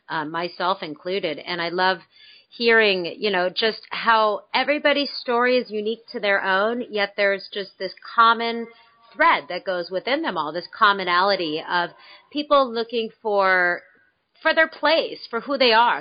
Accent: West Coast, United States; And I love hearing the stories about the East Coast, because growing up on the West Coast

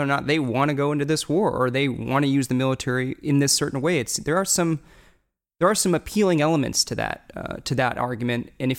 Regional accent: Kansas City, Missouri, United States; I come from Kansas. You know, how do you get somebody from my hometown, Kansas City, to care about the situation in Syria or Darfur

